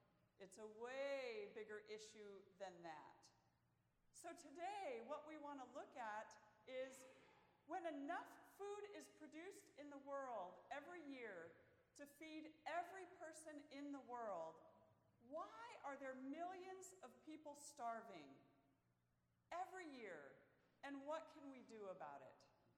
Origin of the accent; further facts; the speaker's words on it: Michigan, United States; Now, you should also know that I was living in Michigan at that time. I grew up in Michigan.